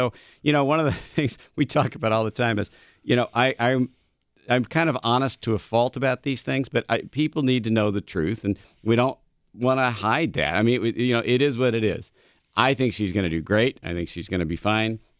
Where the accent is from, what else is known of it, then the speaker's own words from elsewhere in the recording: Ireland; which, you know, as an Irish person, it's hard for me to stop as it is.